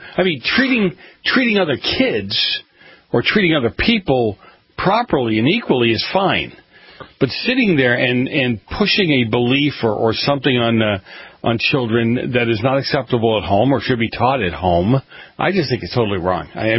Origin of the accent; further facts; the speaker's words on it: Boston, Massachusetts, United States; Well, I was, you know, growing up in Boston, I always joked that we had more colleges per square mile than there were churches in the country